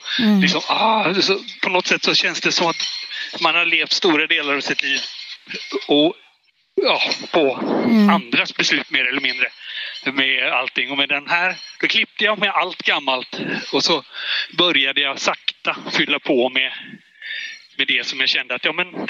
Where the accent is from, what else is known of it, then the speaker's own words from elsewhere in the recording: Botkyrka, Stockholm County, Sweden; also born or lived in Partille; Sen flyttade familjen till Stockholm. Mm. Bodde i norra Botkyrka. Norra och södra Botkyrka. Flyttade till Tumba när jag flyttade hemifrån. Så jag bodde i Stockholm i 29 år fram till 2008.